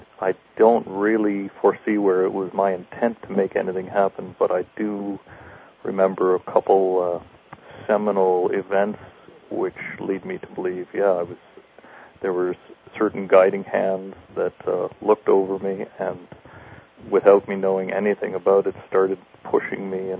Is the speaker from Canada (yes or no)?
yes; Ontario, Canada; moved away as an adult; also born or lived in United States / British Columbia; Well, I was born in the States, but moved up with my family to Canada when I was young. Grew up mostly in Ontario, and then in my early 20s moved to British Columbia.